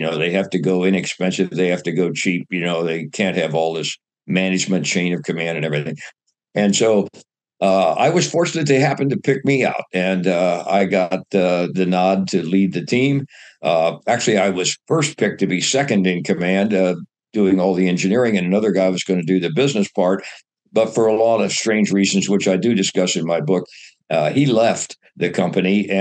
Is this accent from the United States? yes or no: yes; Dayton, Ohio, United States; And growing up in Dayton, Ohio, which happens to be the home of a company called National Cash Register, NCR